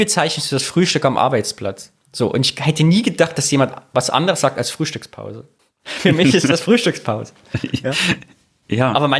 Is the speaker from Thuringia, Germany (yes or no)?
yes; Sondershausen, Thuringia, Germany; bei mir kam tatsächlich exakt Sondershausen raus, also da, wo ich groß geworden bin. Also als Ort auch, nicht nur die Umgebung.